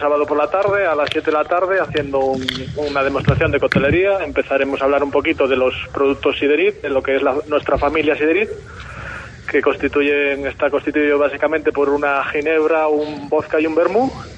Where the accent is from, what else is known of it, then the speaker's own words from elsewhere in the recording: Castropol, Asturias, Spain; now in Cantabria, Spain; Aunque ahora yo vivo en Cantabria, pues bueno, soy de Castropol